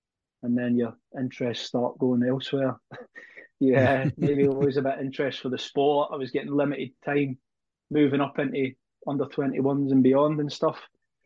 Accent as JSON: {"language": "English", "town": "Paisley", "region": "Scotland", "country": "United Kingdom", "tie": "born or raised there", "said": "I grew up in Paisley, basically a impoverished housing scheme, as we call them, called Seatill in Paisley."}